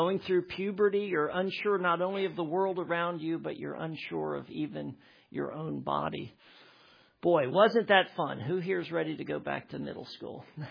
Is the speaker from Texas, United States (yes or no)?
no; Harrisonburg, Virginia, United States; I grew up in Harrisonburg, Virginia, just about 2 hours from here, not too far away there in the beautiful Shenandoah Valley.